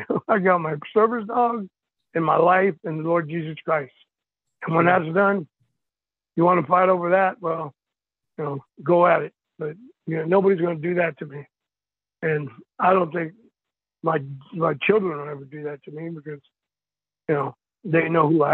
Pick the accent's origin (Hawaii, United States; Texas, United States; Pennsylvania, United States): Texas, United States; El Paso; I'm from El Paso, Texas, damn it.